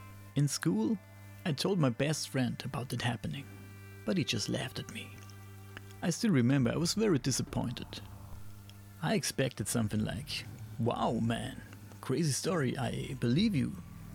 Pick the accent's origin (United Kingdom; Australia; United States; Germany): Germany; first language German; English is a second language; I hope I get that right because I'm from Germany and in German he said something else, you know.